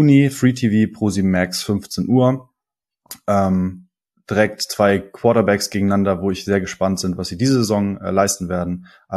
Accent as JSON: {"language": "German", "town": "Kiel", "region": "Schleswig-Holstein", "country": "Germany", "lives_now": "Hamburg, Germany", "said": "Ich komme ursprünglich aus Kiel, bin letztes Jahr nach Hamburg gezogen"}